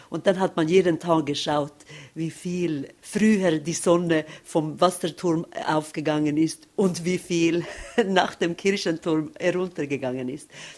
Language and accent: German; Norrbotten County, Sweden; ein Geldtransport, wo unterwegs war von Haparanda nach Seivis. Das ist ungefähr 10 Kilometer von wo ich aufgewachsen bin.